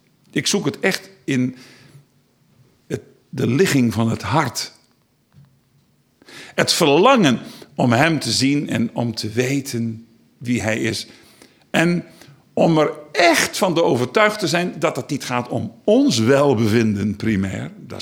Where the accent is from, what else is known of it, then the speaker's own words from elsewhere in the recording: Groningen, Netherlands; Nou, ik kom uit het Grunnerland.